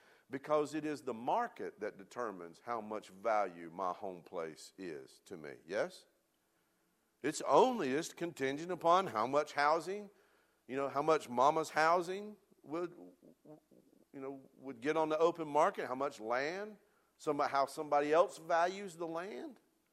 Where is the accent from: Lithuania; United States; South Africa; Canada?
United States; Mooresville; I grew up in Mooresville on a little farm.